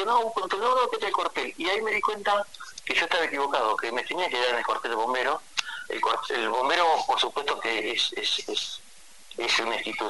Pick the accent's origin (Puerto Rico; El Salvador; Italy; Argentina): Argentina; Río Colorado; also born or lived in Algarrobo; yo soy nacido en Río Colorado porque creo en Algarrobo, mi madre es de Río y mi padre Algarrobo. Entonces, bueno, nos repartimos... vivimos un ratito en cada lado, pero en realidad … son de Algarrobo